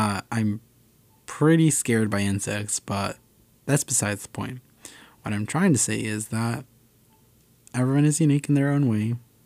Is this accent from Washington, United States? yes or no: yes; Seattle, Washington, United States; I'm from Seattle. So like the transit system is top-notch.